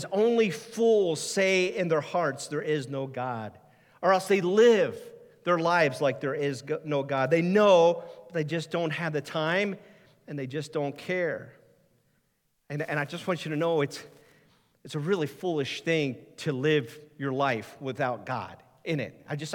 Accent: Ohio, United States; now in Wisconsin, United States; I grew up in Ohio. I grew up a Browns fan.

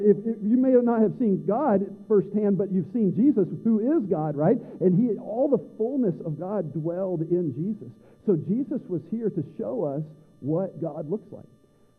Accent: Tennessee, United States; I'm from Tennessee. I'm okay to mess it.

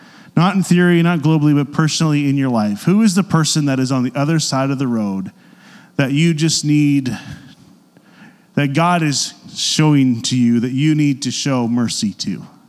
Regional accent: Canada; I have a very difficult time as a Canadian right now, given our global situation with our neighbors.

